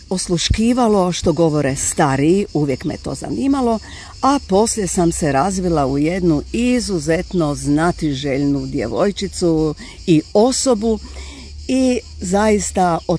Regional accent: Zagreb, City of Zagreb, Croatia; Evo, ja sam rođena u Zagrebu, živjela sam najprije u centru, potom preselila na periferiju u Dubravu, koja je sada, eto, postaje gotovo i centar.

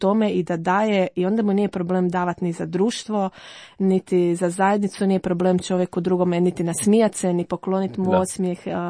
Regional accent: Pag, Zadar County, Croatia; ja dolazim iz Paga, znači isto ono malo mjesto, došla sam tu, išla sam ono studirat

